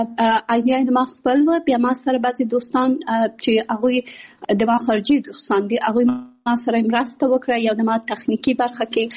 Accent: Kabul, Afghanistan; born there; also born or lived in Pakistan

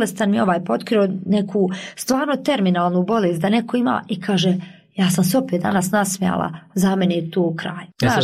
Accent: Kalesija, Tuzla Canton, Bosnia & Herzegovina; ja sam iz Kalesije

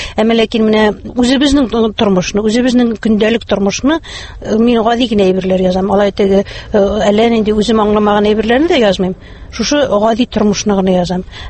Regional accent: Akhuna, Bashkortostan, Russia; born there; moved away as an adult; now in Naberezhnye Chelny, Russia; Мин үземнең тумышым белән Башкортстаннан, Учалы районы Ахуна авылыннан. Мин 78-нче елны шушы КамАЗ төзелешенә килдем һәм шушында мөслим җигитенә кияүгә чыгып, шушында тормыш корып, хәзерге көндә дә шушы Чаллы шәһәрендә яшим.

